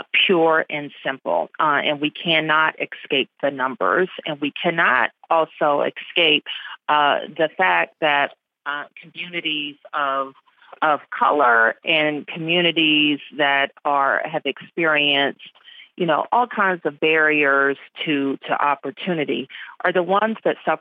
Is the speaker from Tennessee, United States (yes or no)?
no; Washington, District of Columbia, United States; you know, I'm born and raised in Washington, D.C. I've seen D.C. at the worst of times.